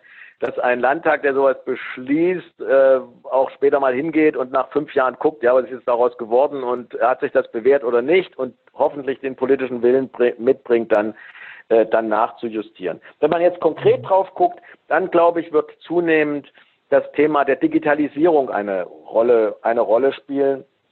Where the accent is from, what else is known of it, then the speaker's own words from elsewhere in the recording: Thuringia, Germany; ich bin Thüringer.